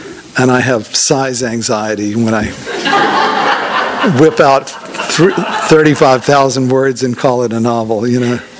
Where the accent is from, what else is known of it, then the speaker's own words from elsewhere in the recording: Rocky Mount, North Carolina, United States; My hometown, Rocky Mount, North Carolina, lost a quarter of its real estate to a flood in 1999, the Hurricane Floyd flood.